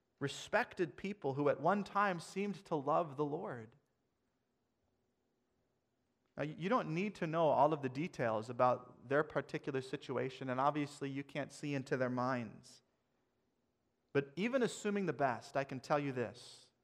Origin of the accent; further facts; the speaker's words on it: Minnesota, United States; I hate mosquitoes, mostly because I'm from Minnesota.